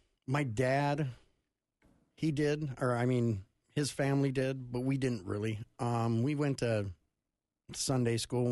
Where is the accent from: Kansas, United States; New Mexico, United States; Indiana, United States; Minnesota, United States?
Minnesota, United States; Circle Pines; Yeah, no, I grew up in Circle Pines.